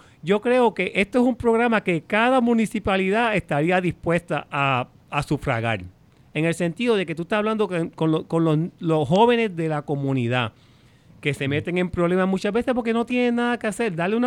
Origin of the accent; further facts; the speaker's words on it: Puerto Rico; now in United States; Yo soy puertorriqueño. O sea, yo vivo en los Estados Unidos... porque vivo en los Estados Unidos, pero yo soy puertorriqueño, yo me crié en Puerto Rico, yo viví en Puerto Rico, estudié en la Yupi, Gallitos